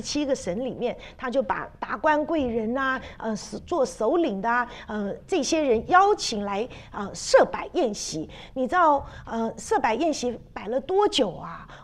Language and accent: Chinese; China; 那我们中国人爱吃饭，犹太人也爱吃饭